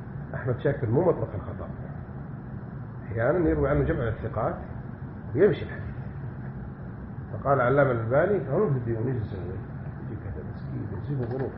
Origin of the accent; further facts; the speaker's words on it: south, Saudi Arabia; وانتشر عندنا بالجنوب في المملكة في البلاد هناك